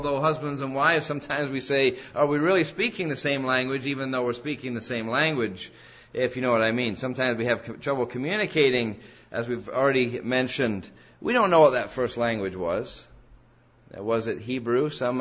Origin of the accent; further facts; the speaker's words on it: England, United Kingdom; I grew up in England, as many of you know, and many people automatically think that everybody in England sounds like the Queen.